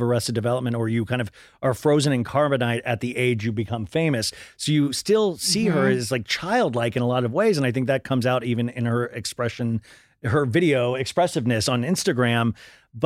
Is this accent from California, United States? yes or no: no; Kansas, United States; I grew up in Kansas.